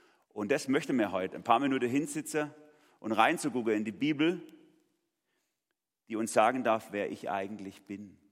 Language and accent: German; Baden-Württemberg, Germany; weil ich Schwabe bin. Und als Schwabe zählt, was ich leiste.